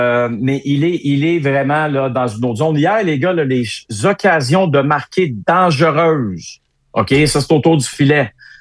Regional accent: Hull, Quebec, Canada; Mais c'est mieux qu'à Hull, là où j'ai grandi

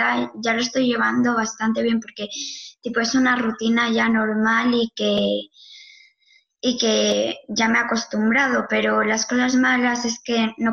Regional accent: Madrid, Community of Madrid, Spain; de Madrid, tengo 11 años y estoy en el colegio Iben Gabirol.

